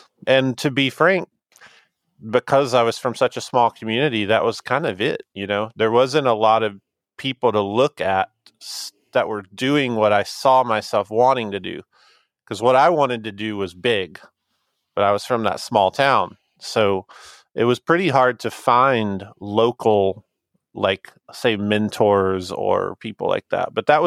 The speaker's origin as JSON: {"language": "English", "region": "Alabama", "country": "United States", "tie": "born or raised there", "said": "Because I grew up in Northwest Alabama in a really small kind of rural farming area."}